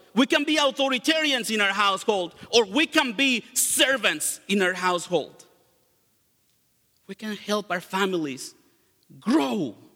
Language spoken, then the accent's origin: English; Mexico; I grew up in Mexico, and I can tell you that the leaders just serve themselves.